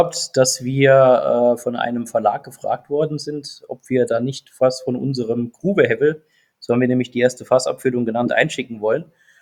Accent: Saarland, Germany; Wir sind ja alle Saarländer

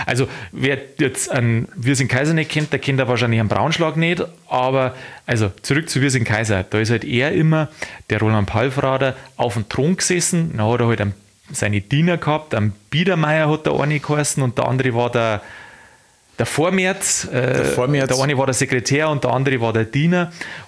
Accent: Bavaria, Germany; Da, wo ich herkomme, Landkreis Landshut

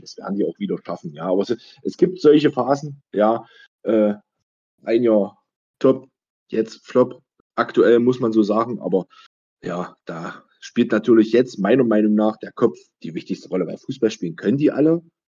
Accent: Braunsbedra, Saxony-Anhalt, Germany; wenn ich es jetzt von mir, von meiner Heimat, von Braunsbetra sehe

